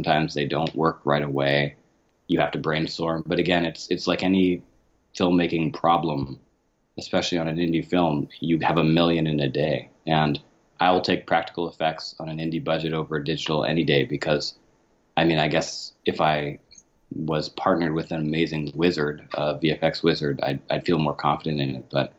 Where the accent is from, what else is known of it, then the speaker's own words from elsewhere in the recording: Canada; But I was raised, I'm Canadian, and I took French immersion all through school.